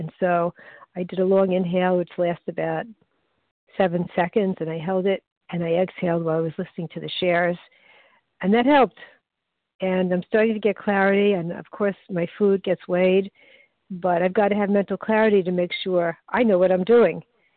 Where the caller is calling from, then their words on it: Baltimore, Maryland, United States; I'm calling from Baltimore, Maryland.